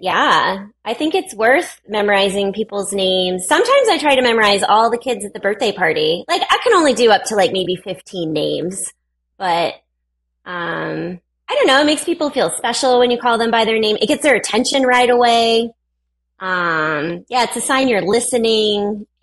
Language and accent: English; San Bernardino, California, United States; I grew up in San Bernardino, California.